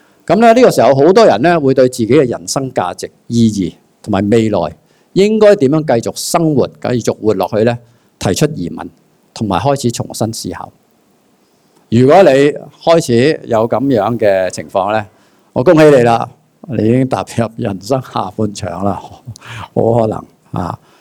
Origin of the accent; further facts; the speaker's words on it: Hong Kong; 即是我们香港人说的三个字，